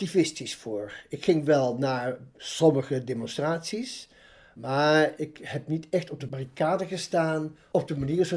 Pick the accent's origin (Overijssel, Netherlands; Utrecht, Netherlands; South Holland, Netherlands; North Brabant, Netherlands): North Brabant, Netherlands; accent: soft G; En toch ben ik nog steeds wel een Brabander.